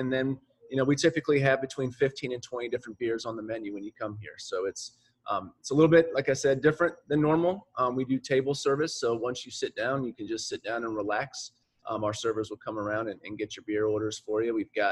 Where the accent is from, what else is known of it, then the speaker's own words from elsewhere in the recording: Florida, United States; I grew up in Florida where you had like 1 1/4 seasons.